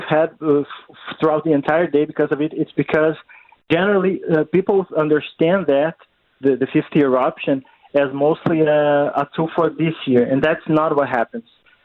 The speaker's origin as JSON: {"language": "English", "country": "Brazil", "said": "Yeah, that's wild, right? Because I was born in Brazil. I am Brazilian."}